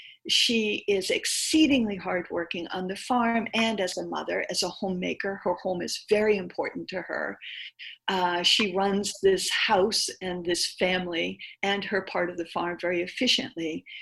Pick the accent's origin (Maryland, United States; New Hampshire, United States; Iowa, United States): New Hampshire, United States; now in Maine, United States; I grew up in New Hampshire and have spent my entire adult life in Maine, where my family is from.